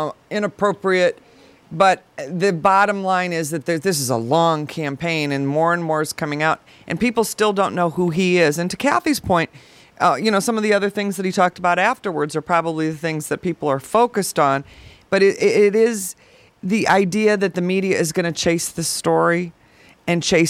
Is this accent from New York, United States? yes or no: no; Indiana, United States; I mean, I'm from Indiana, and he was putting down Hoosiers in this story